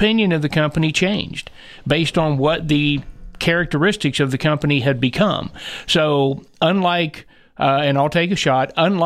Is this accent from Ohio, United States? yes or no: yes; Ohio, United States; they both worked for Meade Paper Company back in my hometown in Ohio.